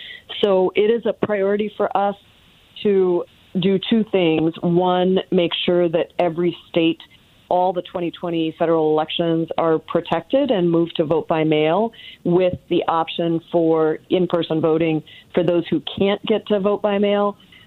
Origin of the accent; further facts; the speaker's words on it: Washington, United States; I come from Washington State. You in Colorado, you have a great vote by mail system as well.